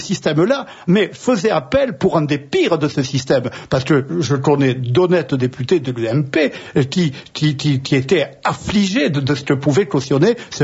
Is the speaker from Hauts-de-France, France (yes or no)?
no; Occitanie, France; ça remonte chez moi en Bigorre, sans doute, à une occupation anglaise qui n'est pas si loin dans l'histoire